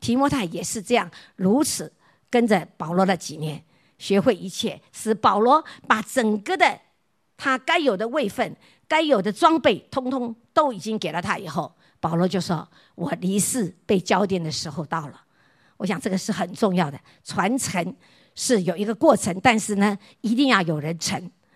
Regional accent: China; 我们中国人就会这样了

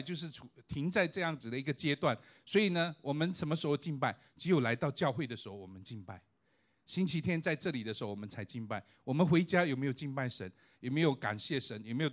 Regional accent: China; 我们中国人讲五体投地

